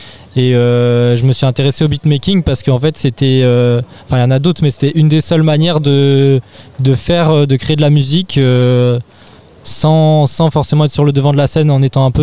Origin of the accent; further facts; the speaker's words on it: Grenoble, Auvergne-Rhône-Alpes, France; il a vu après que je venais de Grenoble